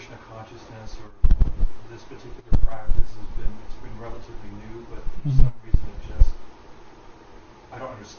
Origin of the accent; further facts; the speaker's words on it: Los Angeles, California, United States; So that was why I was raised in Los Angeles.